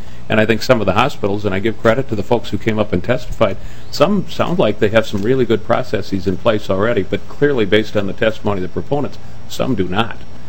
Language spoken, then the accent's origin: English; Minnesota, United States; And as a Minnesotan or any Minnesotan, that's a little scary.